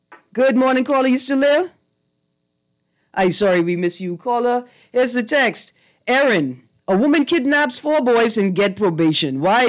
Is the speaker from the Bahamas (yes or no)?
yes; Bahamas; I don't change my accent. I want people to know I was a Bahamian because tourism.